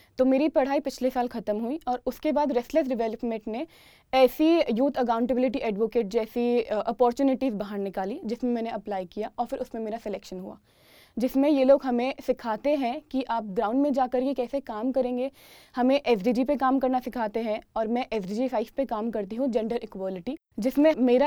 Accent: Rajasthan, India; मैं राजस्थान इंडिया से बिलोंग करती हूँ।

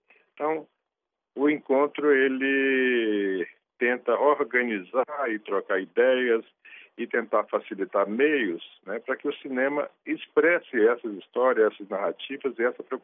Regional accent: Brazil; Eu, como brasileiro, posso falar com tranquilidade

